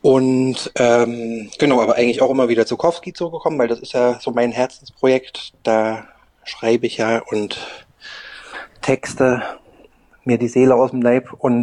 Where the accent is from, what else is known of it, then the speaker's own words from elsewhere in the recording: Berlin, Germany; born there; also born or lived in Erfurt / Bavaria / Oldenburg; ich bin ja eigentlich Berliner gebürtiger, habe aber auch lange Zeit in Erfurt gewohnt. Vorher auch in Bayern und in Oldenburg, also ein bisschen rumgekommen in Deutschland